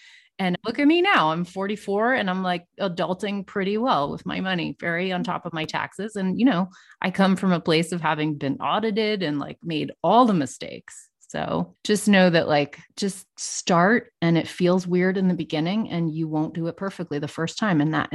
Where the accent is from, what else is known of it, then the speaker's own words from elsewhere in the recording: Boston, Massachusetts, United States; now in North Carolina, United States; Growing up in Boston, we could never have a thing like a fig tree, like the winter's too harsh. And so just, I now live in the mountains of North Carolina.